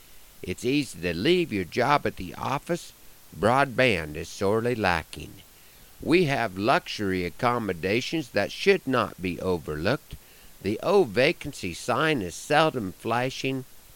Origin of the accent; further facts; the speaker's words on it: Nebraska, United States; my home state of Nebraska was last in a survey.